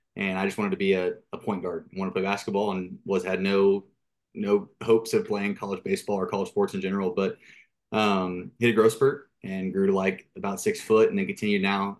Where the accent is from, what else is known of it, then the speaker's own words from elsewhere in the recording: The Woodlands, Texas, United States; I'm Texas born and raised, always been local. I was born in the Woodlands near Houston